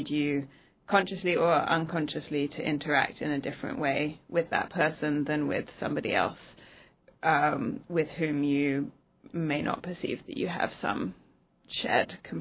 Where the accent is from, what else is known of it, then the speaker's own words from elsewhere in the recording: England, United Kingdom; also born or lived in United States; now in Denmark; I'm actually English originally. As you said, we met in grad school in the US. I was also living in Arizona for the past 3 years, and I just moved back to Europe, to Denmark.